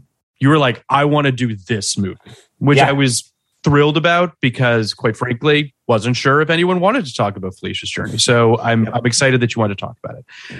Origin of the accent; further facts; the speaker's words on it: Toronto, Ontario, Canada; I am from Toronto.